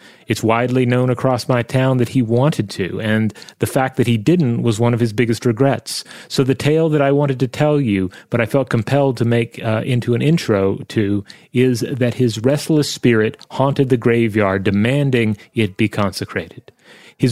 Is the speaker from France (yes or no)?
no; Poland; English is a second language; I grew up in a reasonably small town in the south of Poland where you have mostly forests, hills, bogs, and meadows. It's rather picturesque, but can also get a bit spooky. My town has a population of 10,000 people, and it's rather old.